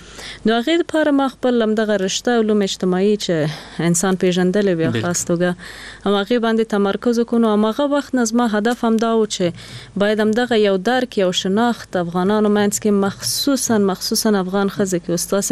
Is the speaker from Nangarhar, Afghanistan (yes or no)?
yes; Nangarhar, Afghanistan; مونږ خو د جلال آباد یو کلی نه یو، لری کلی نه یو، بله، او لری ولسوالۍ خېوی ولسوالۍ نه